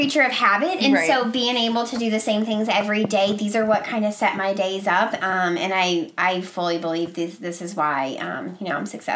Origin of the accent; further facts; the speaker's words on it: Mississippi, United States; also born or lived in Alabama; now in Boston, United States; I'm originally from Mississippi and Alabama, so I'm already kind of... different from living up here in Boston.